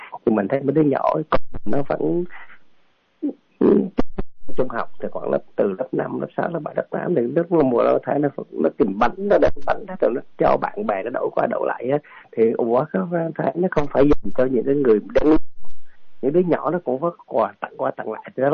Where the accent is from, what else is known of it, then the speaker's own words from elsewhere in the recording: Central Vietnam, Vietnam; mình lớn lên ở miền Trung, có thể anh lớn thì cái miền Trung nó nghèo lắm anh.